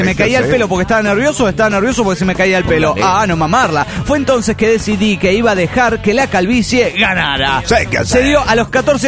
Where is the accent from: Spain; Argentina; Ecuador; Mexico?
Mexico; Puebla; de Puebla, México.